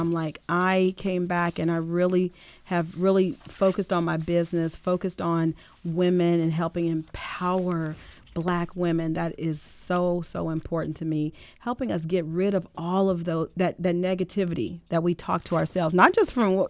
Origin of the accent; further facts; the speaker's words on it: Los Angeles, California, United States; having been raised in South Central LA gave me a backbone. It actually, I didn't know. I used to tell people when I moved to the East Coast